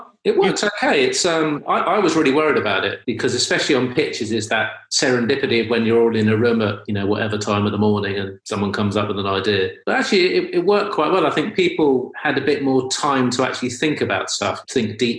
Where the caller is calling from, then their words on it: East Sheen, London, United Kingdom; Leafy Southwest London.